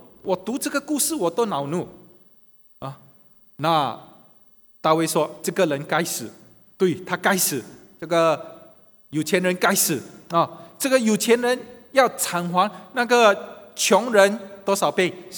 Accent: China; 你会觉得比较亲切哈，可能是因为我是中国人

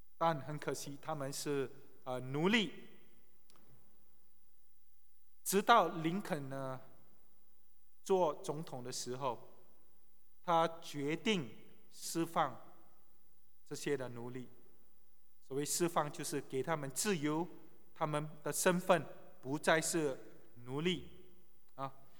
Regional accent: China; 当然我们不是非洲的美国人，我们是中国人

